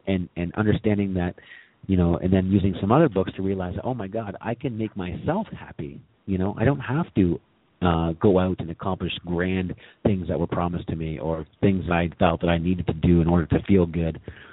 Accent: Ontario, Canada; born there; how I was born in Southern Ontario in the richest and peaceful, most peaceful, prosperous of times.

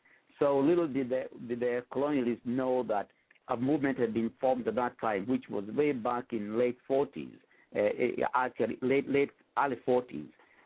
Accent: Kenya; now in London, United Kingdom; I am a Kenyan living in London.

